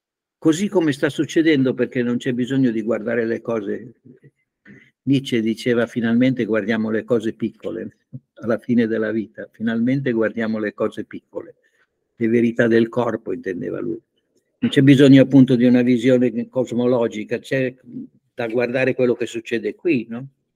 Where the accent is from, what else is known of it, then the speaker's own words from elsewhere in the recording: Bologna, Emilia-Romagna, Italy; born there; io sono nato a Bologna